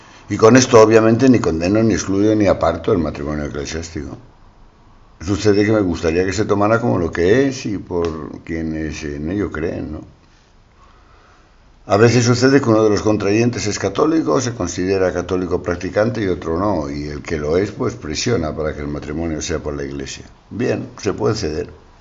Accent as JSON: {"language": "Spanish", "town": "Alicante", "region": "Valencian Community", "country": "Spain", "tie": "born or raised there", "also_born_or_lived": "Galicia", "said": "El fin de semana lo pasé en Alicante, en ciudad a la que llegué procedente de Galicia y con bastante disgusto interior, cuando yo contaba unos 8 años de edad."}